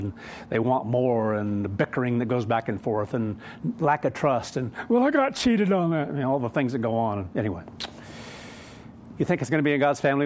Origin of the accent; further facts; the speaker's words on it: Kansas, United States; born or raised there